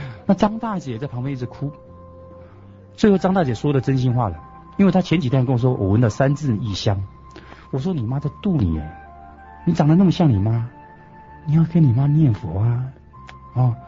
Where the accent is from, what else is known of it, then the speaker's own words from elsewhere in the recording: Guangdong, China; 识听唔识讲，我系广东人啊，但是识听唔识讲，我听得懂。